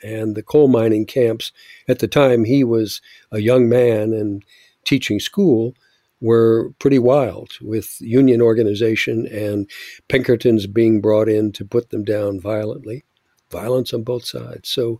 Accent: Long Island, New York, United States; saw Eisenhower in an open car motorcade through my hometown on Long Island, New York.

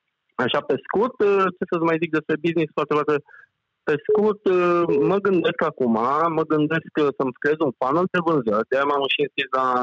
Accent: Brașov, Brașov County, Romania; sunt din Brașov, iar business-ul meu oferă servicii de cazare în apartamente de timp hotelier în Brașov

